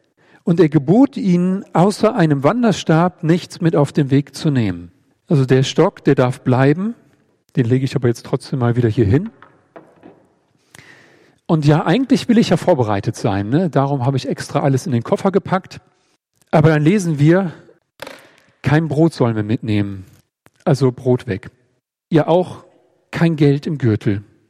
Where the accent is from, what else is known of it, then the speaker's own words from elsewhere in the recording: Germany; Ich bin ja Deutscher, dann natürlich trage ich Socken in den Sandalen.